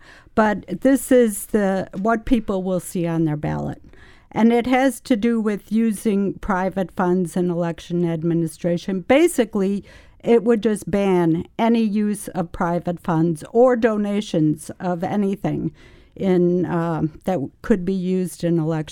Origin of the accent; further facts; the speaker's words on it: Milwaukee, Wisconsin, United States; I grew up in Milwaukee